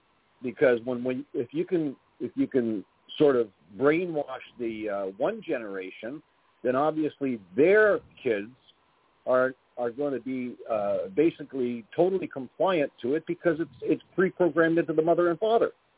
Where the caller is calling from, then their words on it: Canada; Okay. Bitmark Canada here.